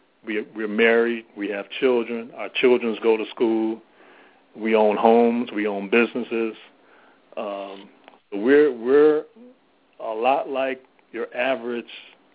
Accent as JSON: {"language": "English", "town": "Cleveland", "region": "Ohio", "country": "United States", "tie": "born or raised there", "said": "I moved back to Cleveland, which was my home. I was raised in Cleveland, went to Cleveland Public Schools"}